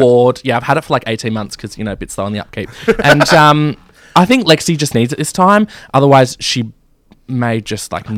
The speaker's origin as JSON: {"language": "English", "town": "Preston", "region": "Victoria", "country": "Australia", "said": "No, we can go international. I'm world class. No, I'm from Preston."}